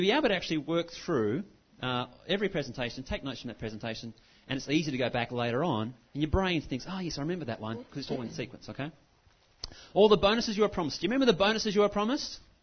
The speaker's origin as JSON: {"language": "English", "town": "Manchester", "region": "North West England", "country": "United Kingdom", "said": "Now, you can obviously, from my accent, you know that I'm not from around here. I'm from Manchester."}